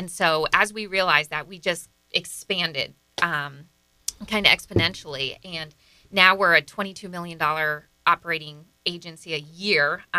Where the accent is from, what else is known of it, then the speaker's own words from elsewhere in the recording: Littleton, Colorado, United States; No, I'm actually from Littleton, Colorado, and then I went to Kansas State